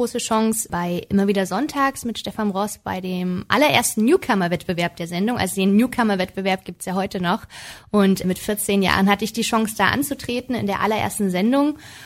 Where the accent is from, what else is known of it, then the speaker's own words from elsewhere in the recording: Saxony-Anhalt, Germany; also born or lived in Merseburg; now in Leipzig, Germany; ich wurde am 28. Februar 1993, wurde ich in Merseburg geboren und bin aufgewachsen im ländlichen Gebiet in Sachsen-Anhalt. Und ja, momentan wohne ich in Leipzig.